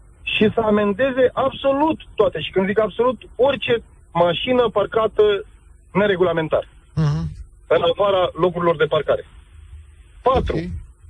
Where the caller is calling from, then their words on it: Bucharest, Romania; Vă sunt din București.